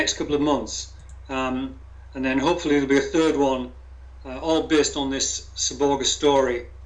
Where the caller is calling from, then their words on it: Alnmouth, North East England, United Kingdom; I'm calling from England, a place called Alnmouth in the north of England.